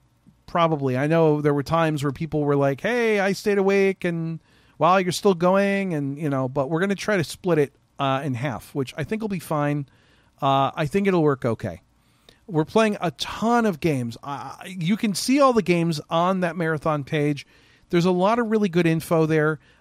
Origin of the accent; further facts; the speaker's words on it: Chicago, Illinois, United States; I grew up in Chicago. I have lived my entire life up until this point in Chicago, so that's my team.